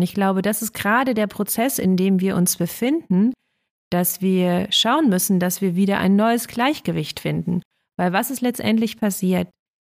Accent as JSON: {"language": "German", "region": "East Germany", "country": "Germany", "tie": "born or raised there", "said": "Ich bin in Ostdeutschland groß geworden"}